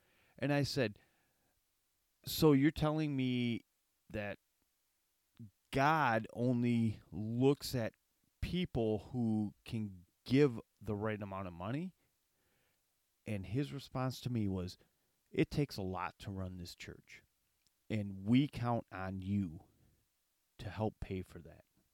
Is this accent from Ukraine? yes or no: no; Saginaw Township, Michigan, United States; I grew up in, quote-unquote, Saginaw, Michigan. I grew up in Saginaw Township, Michigan.